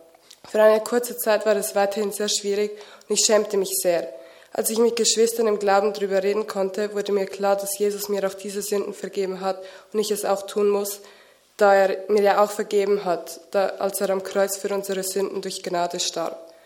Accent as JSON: {"language": "German", "country": "Germany", "moved": "yes", "lives_now": "Switzerland", "said": "Also ich war in einem christlichen Kindergarten, aus welchem ich christliche Werte mitnehmen konnte. Als wir von Deutschland in die Schweiz kamen, habe ich mich in den Gemeinden, in welchen wir waren, nicht zu Hause fühlen können."}